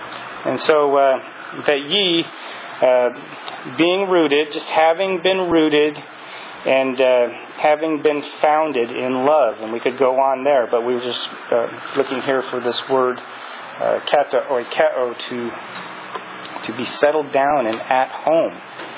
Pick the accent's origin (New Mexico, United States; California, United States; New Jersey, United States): California, United States; But I think back when I was a kid, and so I grew up in the Bay Area, you know